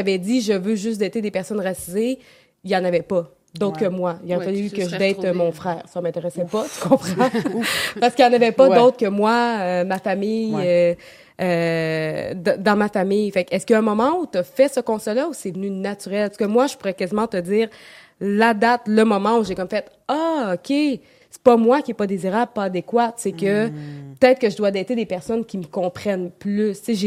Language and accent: French; Quebec, Canada; même si j'ai grandi au Québec